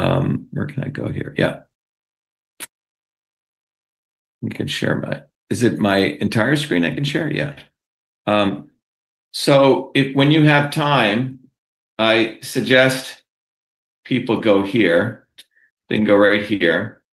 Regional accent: Mumbai, Maharashtra, India; now in United States; my journey from the village and the place I grew up in India, in Bombay, to come to the United States

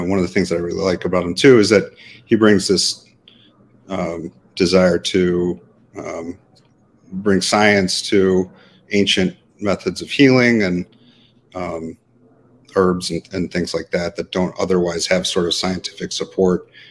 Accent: Downers Grove, Illinois, United States; I'm from Illinois. I grew up in Illinois. I was born in the western suburbs, grew up in Downers Grove, Illinois.

